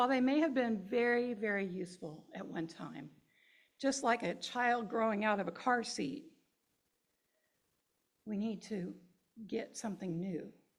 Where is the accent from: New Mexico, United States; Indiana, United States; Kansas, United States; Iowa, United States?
Kansas, United States; also born or lived in Oregon; I'm from Kansas, and then I lived in Oregon, and it's different. I wasn't in Kansas anymore.